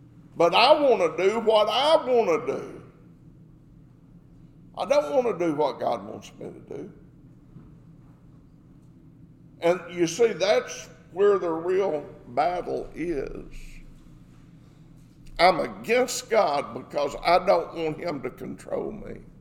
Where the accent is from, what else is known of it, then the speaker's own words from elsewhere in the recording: Arkansas, United States; Where I grew up in Arkansas